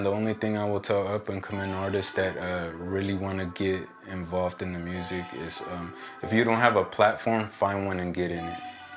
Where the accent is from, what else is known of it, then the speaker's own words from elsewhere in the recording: East Palo Alto, California, United States; also born or lived in Mexico / Patterson; Originally, I was born in Mexico, but then as a little kid, they brought me down here to the United States and started off in East Palo Alto, that area, till 95, moved down to Patterson area